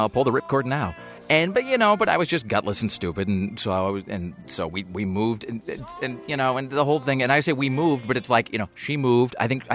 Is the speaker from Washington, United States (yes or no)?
yes; Kennewick, Washington, United States; moved away; also born or lived in Salt Lake City / San Diego; So I grew up in Kennewick, and then I lived in a bunch of places, and then I moved to Salt Lake, and then, you know, San Diego, and then here, and then whatever.